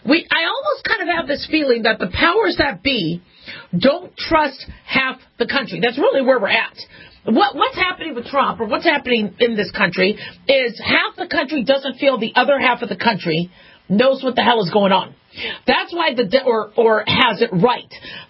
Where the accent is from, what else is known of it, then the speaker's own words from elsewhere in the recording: United States; You could love him, you could hate him, but, you know, I'm an American first.